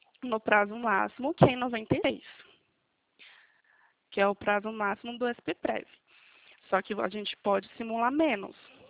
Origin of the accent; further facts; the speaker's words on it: Atibaia, São Paulo, Brazil; Sou de Atibaia, a cidade do Lula.